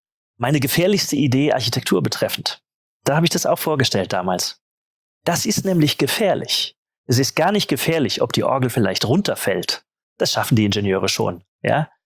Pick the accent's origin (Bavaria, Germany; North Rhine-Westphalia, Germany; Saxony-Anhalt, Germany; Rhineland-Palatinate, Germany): Rhineland-Palatinate, Germany; Mainz; Also ich bin aus Mainz und ich erinnere mich, dass ich als kleiner Bub im Gutenberg-Museum war